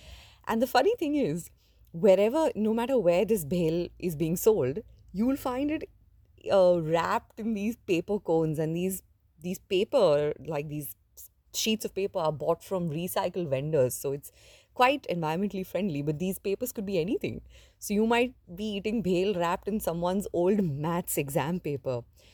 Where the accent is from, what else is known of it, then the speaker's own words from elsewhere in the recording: India; first language Gujarati; English is a second language; Mudi, or mamra as it's known in my mother tongue Gujarati, is extremely popular across Bombay, or Mumbai as the city is now officially known.